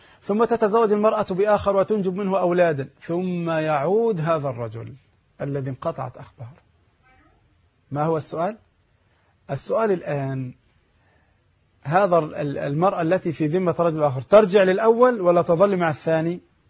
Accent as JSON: {"language": "Arabic", "country": "Egypt", "said": "البنوك عندنا في مصر ثلاثة اقسام"}